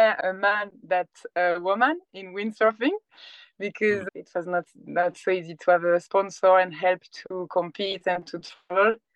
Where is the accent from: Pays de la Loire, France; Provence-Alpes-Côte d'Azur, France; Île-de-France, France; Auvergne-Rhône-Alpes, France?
Provence-Alpes-Côte d'Azur, France; English is a second language; I was born in Marseille, in the south of France. Then I grew up in Liban, a very small city, in the beginning of the Alps. So I was an hour and a half away from the coast, from the Mediterranean Sea.